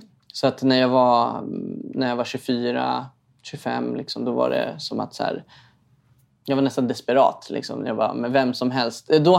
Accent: Stockholm County, Sweden; Ja, uppvuxen i en förort i Stockholm liksom.

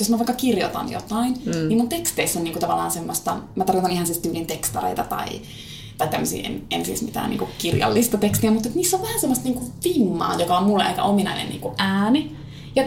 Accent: Kiuruvesi, North Savo, Finland; Minähän olen kotoisin Kiuruvedeltä Pohjois-Savosta. Siitä ajaa 1,5 tuntia Kajaaniin.

